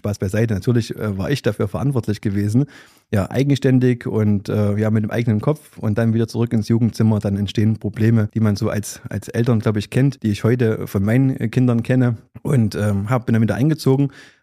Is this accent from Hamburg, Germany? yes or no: no; Greiz, Thuringia, Germany; Ja, ich komme aus Greiz, aus dem schönen Vogtland. Ich habe so eine kleine Vogtlandmeise, sage ich immer.